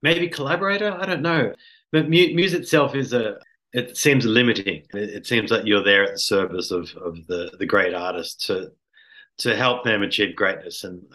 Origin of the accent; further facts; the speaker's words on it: Sydney, New South Wales, Australia; I'm from Sydney